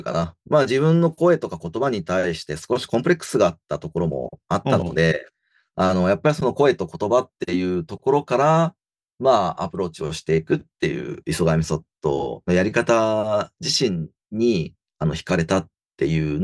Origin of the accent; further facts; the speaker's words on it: Ehime, Japan; now in Tokyo, Japan; 僕は愛媛出身なんですけど、まあ、地元の劇団で、まあ、演劇っていうのはかじっていて、で、東京に来たんだから